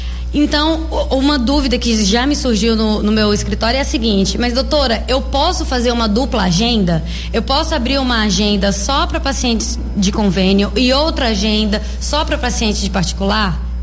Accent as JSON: {"language": "Portuguese", "town": "Barreiras", "region": "Bahia", "country": "Brazil", "tie": "born or raised there", "said": "Eu sou daqui da cidade mesmo, nascida e criada em Barreiras. Sou filha da terra, sempre bom lembrar disso."}